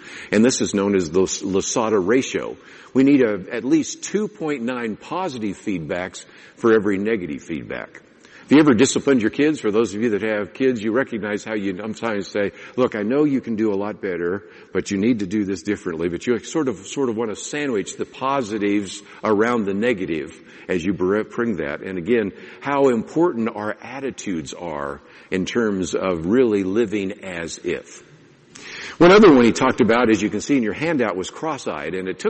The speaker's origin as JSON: {"language": "English", "region": "California", "country": "United States", "tie": "born or raised there", "said": "since I grew up in California and I grew up in a home which was actually built out of redwood"}